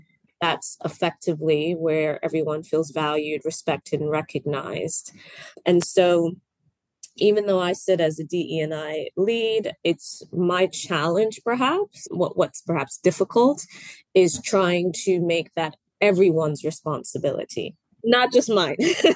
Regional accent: United States; born there; I am American born, so I started my work experience in the US.

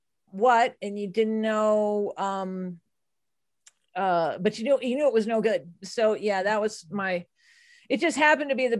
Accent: Texas, United States; However, I'm from Texas and I do like big hair.

